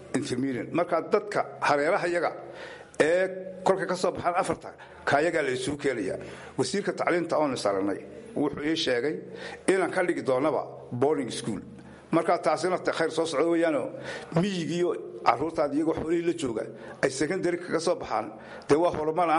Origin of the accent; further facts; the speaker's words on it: Woqooyi Galbeed, Somalia; born there; Anaga horta waxaan ku dhashay Gobka Daarimo saari dhexdeeda waa meel Gabeelle u jirta 12 kilomitir.